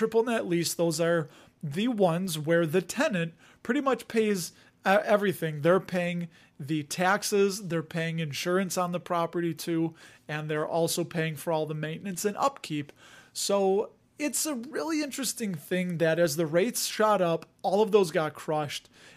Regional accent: Chicago, Illinois, United States; accent: Chicago; And I don't know, maybe it's my Chicago accent.

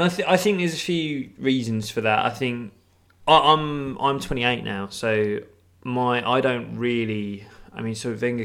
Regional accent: United Kingdom; I grew up just outside of North London, so most people were Spurs fans or Arsenal fans.

